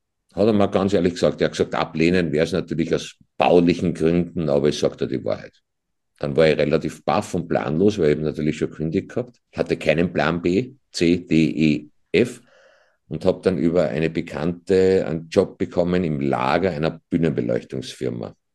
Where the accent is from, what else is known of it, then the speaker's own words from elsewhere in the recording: Döbling, Vienna, Austria; Wenn ich sage, ich komme aus Döbling